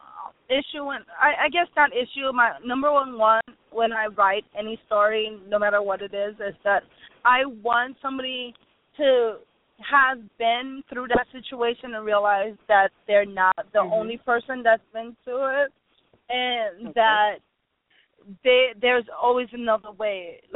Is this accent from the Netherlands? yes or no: no; Haiti; what I grew up in Haiti about